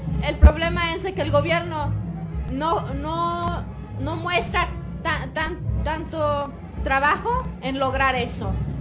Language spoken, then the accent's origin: Spanish; Chicago, Illinois, United States; Yo vengo de Chicago, Illinois, en los Estados Unidos, y estoy en Copenhague porque en mi comunidad hay una planta de carbón